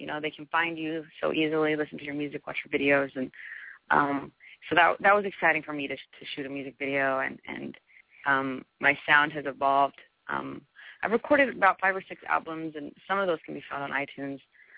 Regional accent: Roswell, New Mexico, United States; also born or lived in Hobbs; Well, I was born in New Mexico, a little town called Hobbs. And I grew up in Roswell. About 40,000 people.

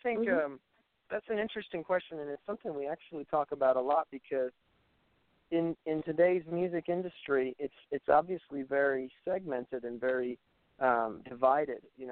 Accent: New Jersey, United States; also born or lived in Midwest; now in Memphis, United States; I grew up in New Jersey, actually, and then moved to the Midwest later on, and then eventually made my way down to Memphis to go to Visible Music College as well.

